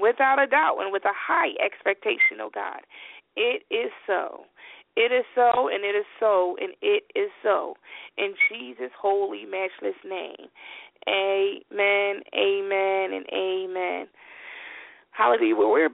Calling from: Philadelphia, Pennsylvania, United States; I'm calling from the East Coast, Philadelphia, Pennsylvania, hallelujah.

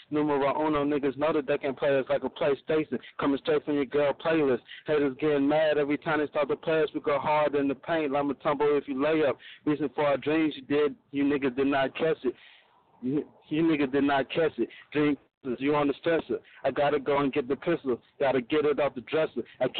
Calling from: Montgomery, Alabama, United States; I'm calling from Montgomery, Alabama.

